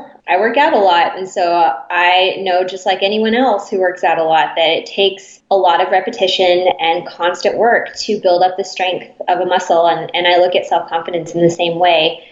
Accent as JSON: {"language": "English", "town": "Seattle", "region": "Washington", "country": "United States", "tie": "born or raised there", "said": "I was born and raised here in Seattle, and I'm very grateful to still be living in the city."}